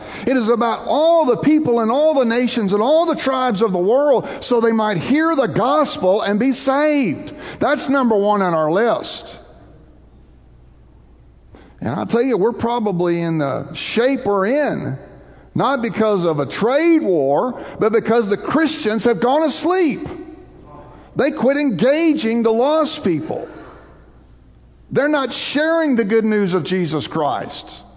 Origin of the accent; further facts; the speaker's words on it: United States; Now, I just want to say, I'm all about America. I am an American. I love America.